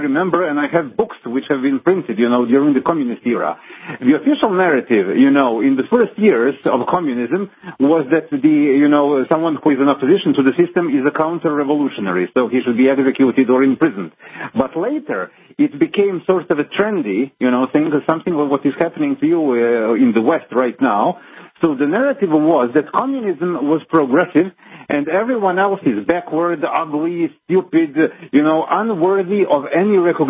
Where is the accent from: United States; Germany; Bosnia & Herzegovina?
Bosnia & Herzegovina; English is a second language; here I'm a Serb from Bosnia